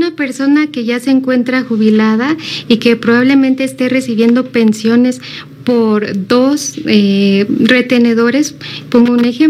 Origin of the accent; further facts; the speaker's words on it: Mexico; es una obligación que tenemos como ciudadanos mexicanos